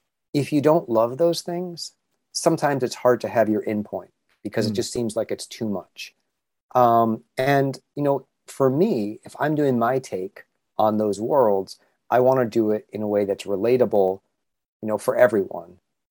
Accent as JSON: {"language": "English", "region": "Maine", "country": "United States", "tie": "born or raised there", "also_born_or_lived": "New Hampshire", "said": "I also grew up in New England. Okay. So Boston is also my old stomping grounds. I was born in New Hampshire, raised in Maine, but you know, it's also small there."}